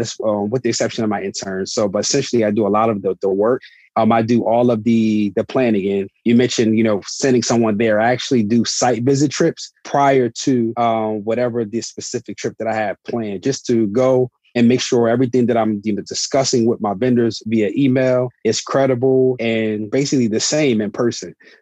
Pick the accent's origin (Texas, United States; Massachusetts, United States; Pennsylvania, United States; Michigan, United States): Pennsylvania, United States; Chester; I'm from Chester, Pennsylvania, small city, about 20 minutes south of Philadelphia.